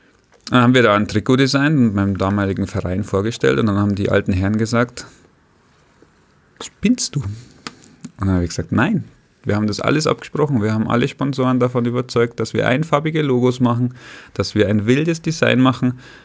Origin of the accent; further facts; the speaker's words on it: Holzkirchen, Bavaria, Germany; bin aufgewachsen in Oberbayern, in Holzkirchen. Und dann nach Irschenberg gezogen. Irschenberg ist ein wunderschönes kleines Dorf an der Autobahn